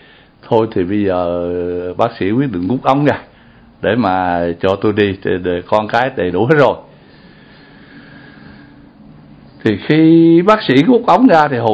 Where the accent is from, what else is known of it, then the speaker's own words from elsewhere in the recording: China; tôi người Tàu.